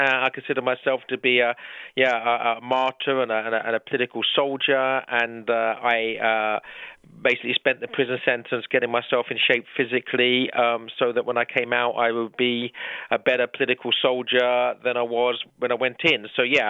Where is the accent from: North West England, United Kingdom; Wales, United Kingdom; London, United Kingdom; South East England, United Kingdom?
London, United Kingdom; where I grew up in the East End of London